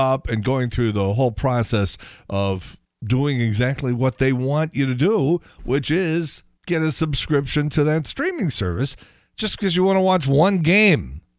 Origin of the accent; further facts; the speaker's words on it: Chicago, Illinois, United States; I don't even watch the Cubs anymore, and I'm from Chicago, and they were my team when I was a little boy.